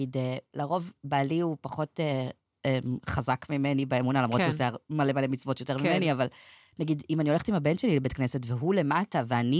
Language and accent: Hebrew; Krayot, Haifa District, Israel; גדלתי בקריות, שזה מקום די מסורתי. קריאת ים במיוחד